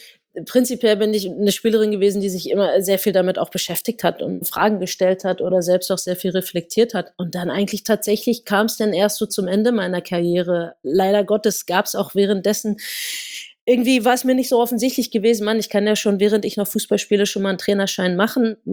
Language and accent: German; Berlin, Germany; ich bin in Berlin groß geworden